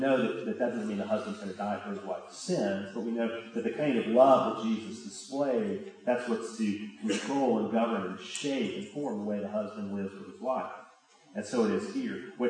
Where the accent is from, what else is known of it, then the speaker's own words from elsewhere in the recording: Birmingham, Alabama, United States; I mean, I'm from Birmingham, so let's take Birmingham.